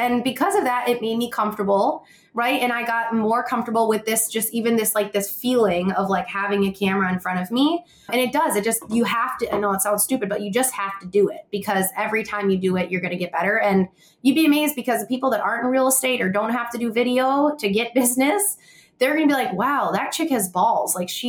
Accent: Minnesota, United States; accent: Minnesota; Like my Minnesota accent, it comes out. I know it does, right?

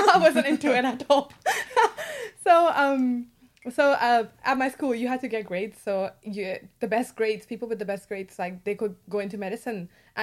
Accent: Pakistan; moved away as an adult; now in United Kingdom; I grew up in Pakistan. I moved to the UK when I was 18

